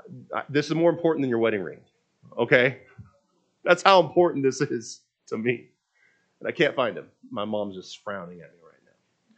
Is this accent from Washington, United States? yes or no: yes; Renton, Washington, United States; I grew up in Washington State. Near our house in Renton, there was a blueberry patch.